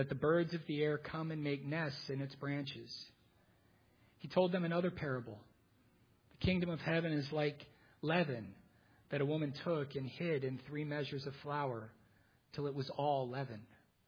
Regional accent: Laguna Niguel, California, United States; I grew up in Laguna Niguel. I've lived here. I came here to Laguna Niguel as I was entering the fourth grade in 1977.

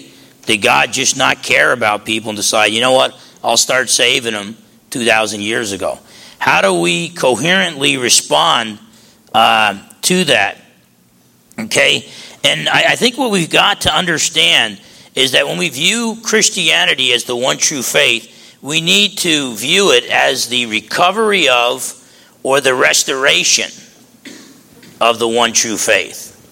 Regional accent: New Jersey, United States; Growing up in New Jersey, Essex County, New Jersey, I didn't know up from down.

